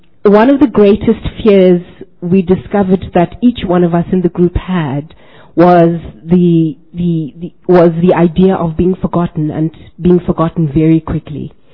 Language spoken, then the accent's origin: English; South Africa; I'm from South Africa.